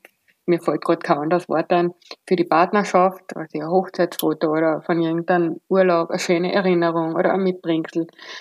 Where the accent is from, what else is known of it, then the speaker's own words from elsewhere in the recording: Carinthia, Austria; ich bin in Kärnten aufgewachsen, aus meiner Heimat